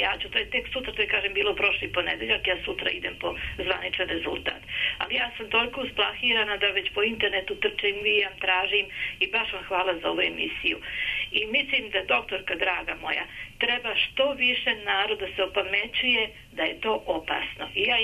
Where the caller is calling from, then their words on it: Novi Sad, Vojvodina, Serbia; Ja sam slušateljka iz Novog Sada.